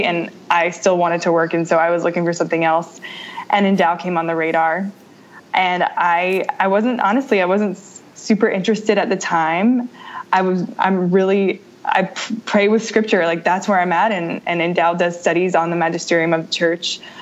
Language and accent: English; Louisiana, United States; Sure. I'm from South Louisiana, and I think my story is really similar to probably most or many faithful cradle Catholics now. I was raised Catholic.